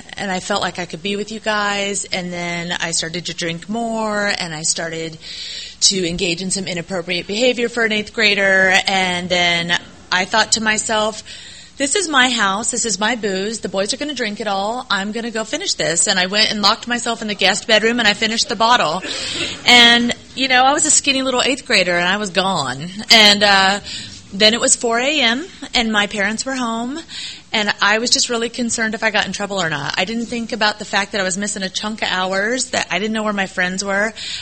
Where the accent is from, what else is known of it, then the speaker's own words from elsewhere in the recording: Iowa, United States; I was born and raised in Iowa. I'm the oldest of three kids, and I have a mom and a dad.